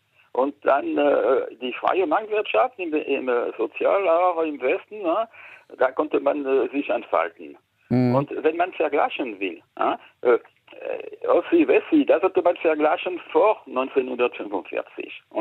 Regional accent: France; Franzose.

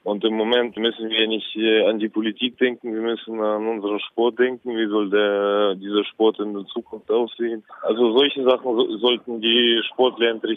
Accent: Russia; Und das ist bei uns in Russland noch nicht das Thema.

